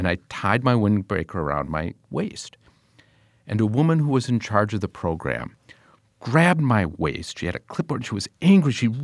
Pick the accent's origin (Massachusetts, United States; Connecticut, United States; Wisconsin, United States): Wisconsin, United States; Milwaukee; I grew up in Milwaukee and in the neighborhood of Whitefish Bay, and I won this scholarship on the AFS program, and they sent me to a little town called Sunyani, Ghana.